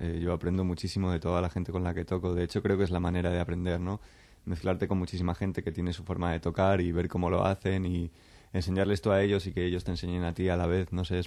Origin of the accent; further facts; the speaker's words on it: Aranjuez, Community of Madrid, Spain; que somos de Aranjuez